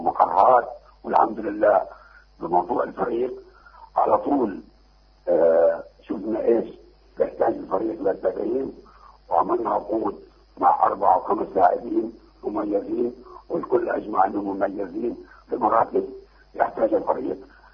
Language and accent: Arabic; Palestine; أنا فلسطينيين،